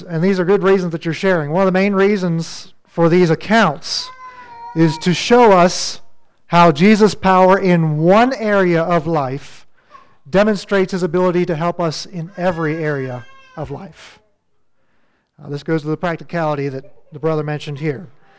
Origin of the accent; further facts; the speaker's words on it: Big Valley, Pennsylvania, United States; I grew up in Big Valley, which is in Mifflin County. I don't know, maybe an hour and a half or 2 hours from here.